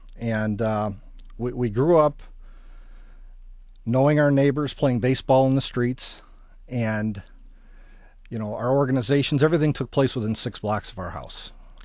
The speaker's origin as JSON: {"language": "English", "town": "Garden City", "region": "Michigan", "country": "United States", "tie": "born or raised there", "said": "I grew up in Garden City, Michigan. My parents bought a home there. Actually, they built a home there in the 1957 range. It was a new growing community, and I was 2 years old at the time that we moved there"}